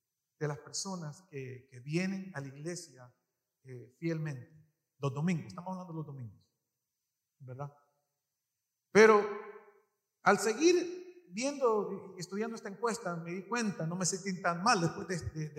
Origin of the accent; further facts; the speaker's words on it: Long Island, New York, United States; yo crecí en Nueva York con todos mis hermanos. Crecimos en Nueva York, en Long Island.